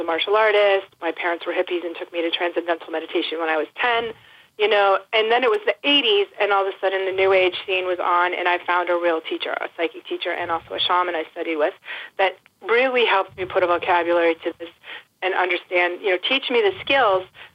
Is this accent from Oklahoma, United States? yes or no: no; Boston, Massachusetts, United States; Now, in the 60s and 70s, I grew up outside Boston, you know, here in Massachusetts.